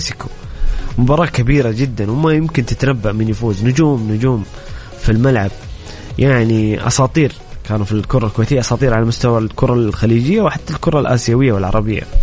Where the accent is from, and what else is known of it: Saudi Arabia